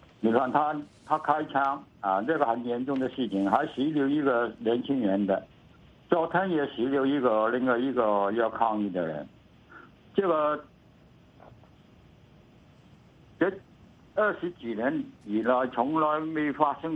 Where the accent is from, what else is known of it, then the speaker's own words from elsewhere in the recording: Hong Kong; 当然，我们香港人很高兴啊，起码我们以前啊，很多人说香港人是出来游行的话没用